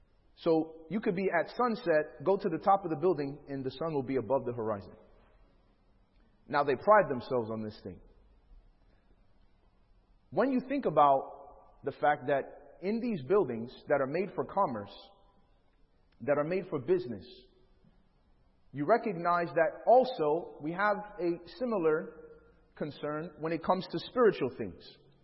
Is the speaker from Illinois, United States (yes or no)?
yes; Chicago, Illinois, United States; You know, I'm from Chicago.